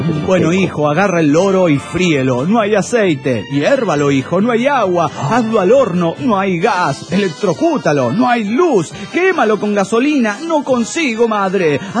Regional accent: Mexico City, Mexico; del DF mexicano.

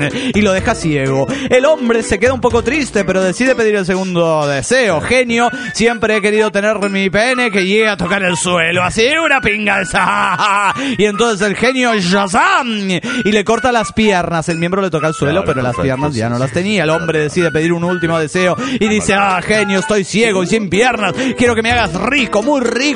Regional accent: Cochabamba, Bolivia; de Cochabamba, Bolivia.

